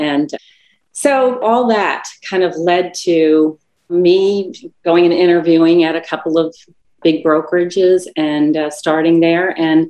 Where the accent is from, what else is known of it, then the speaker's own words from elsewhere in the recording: Ohio, United States; moved away as an adult; We came from Ohio in 1989, and with like the pioneers with big ideas of how we were going to make our lives so much better.